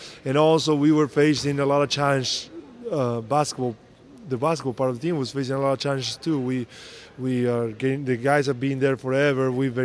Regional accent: Buenos Aires, Argentina; now in United States; but I'm from Buenos Aires, so I know how to deal with traffic.

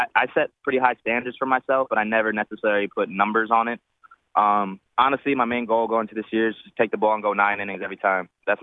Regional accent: Canada; born there; Being a Canadian-born guy and playing for the Blue Jays, that's amazing.

